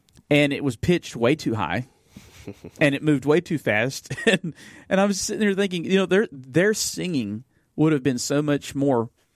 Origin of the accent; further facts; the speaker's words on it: Beeville, Texas, United States; posted by the Methodist Church I grew up in Beeville